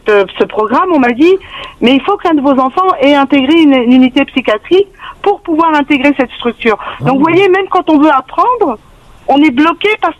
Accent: Morocco; Mon mari est algérien, moi je suis marocaine

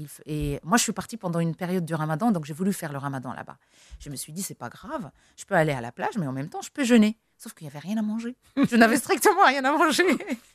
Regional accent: Agadir, Souss-Massa, Morocco; Agadir, par exemple, ma ville natale. Mm-hmm. C'est Agadir où j'ai vécu pratiquement 27 ans de ma vie. C'est là-bas où j'ai grandi, j'ai fait mes études, j'ai travaillé même.

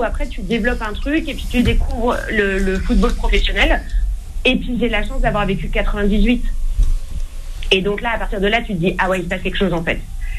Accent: Creil, Hauts-de-France, France; d'où je viens, je suis de Creil, et en fait, le foot, on avait que ça à faire.

